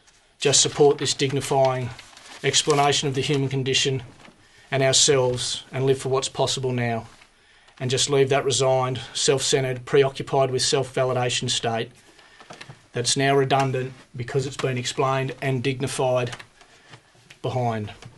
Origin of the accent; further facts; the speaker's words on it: Sydney, New South Wales, Australia; I grew up in Sydney, had a pretty typical Australian upbringing